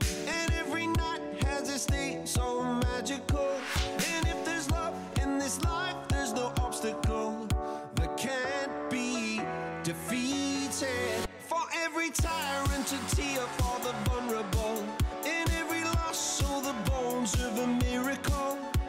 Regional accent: Belarus; now in Israel; Так как я из Беларуси, я даже неплохо понимал их речь и пообщался с ними немного.

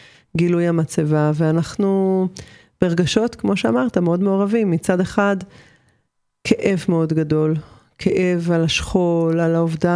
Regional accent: Rishon LeZion, Central District, Israel; also born or lived in Tel Aviv; אז אני נולדתי בתל אביב, בגיל 5 בערך ההורים שלי עברו לראשון לציון

